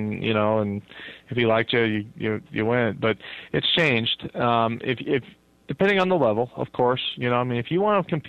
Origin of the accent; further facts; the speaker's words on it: Durango, Colorado, United States; and then when I wound up back in Fort Lewis is in my hometown of Durango, Colorado.